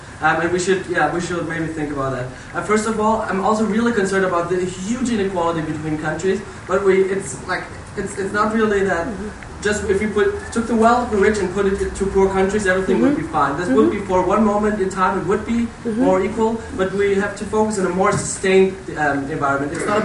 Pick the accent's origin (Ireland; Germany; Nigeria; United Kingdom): Germany; English is a second language; I'm from Germany originally.